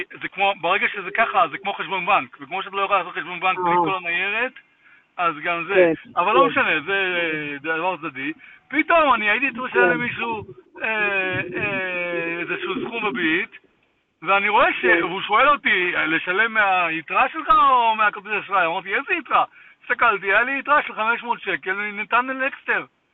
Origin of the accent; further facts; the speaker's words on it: United States; כי אנחנו אמריקאים.